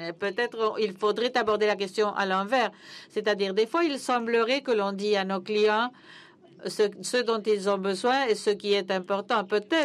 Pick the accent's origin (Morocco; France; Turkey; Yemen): Yemen; Je suis membre du NCUC. Je viens du Yémen, un pays qui a beaucoup souffert ces dernières années.